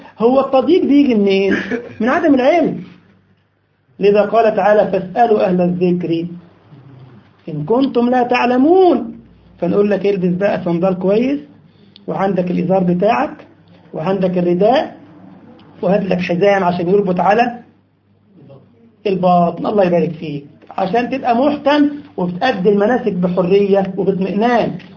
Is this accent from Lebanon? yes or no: no; Egypt; اسمه سابو عندنا في مصر، مش عارف الكلمه دي اصلها ايه باللغه